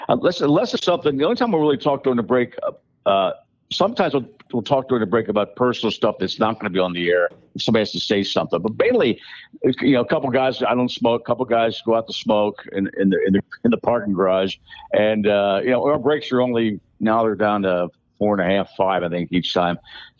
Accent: East Coast, United States; And I'm originally from the East Coast, so I get it.

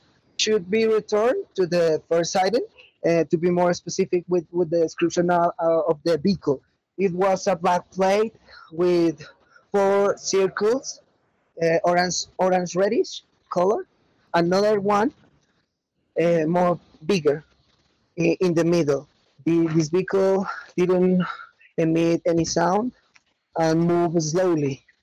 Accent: Bogota, Bogotá, Colombia; English is a second language; I am from Colombia. To be more specific, I'm born and live in Bogota since I was a child. I am an agnostic person.

